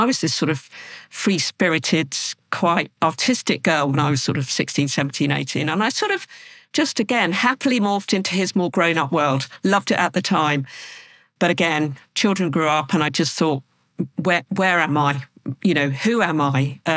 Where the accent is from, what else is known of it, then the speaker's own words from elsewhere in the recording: Guildford, South East England, United Kingdom; I was born in Guildford, Surrey, so I still live very locally. So it's my hometown and I still love it to bits. My father still lived in the house that we were brought up in.